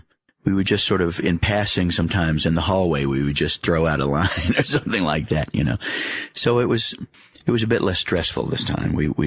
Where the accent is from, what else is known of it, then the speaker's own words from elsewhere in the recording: Dallas, Texas, United States; I know people in my hometown of Dallas, Texas who live that way.